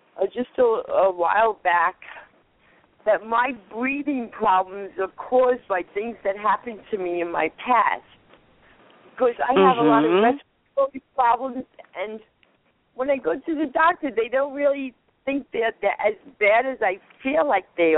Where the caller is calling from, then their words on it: California, United States; I'm calling from California.